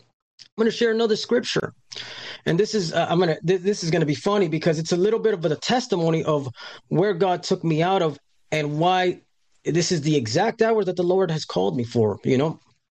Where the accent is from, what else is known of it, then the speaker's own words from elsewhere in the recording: Florida, United States; I'm from Florida, okay?